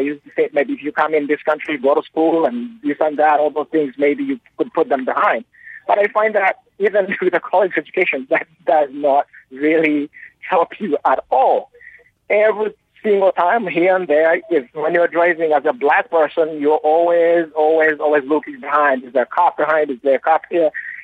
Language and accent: English; Uganda; moved away; I'm immigrant from Uganda.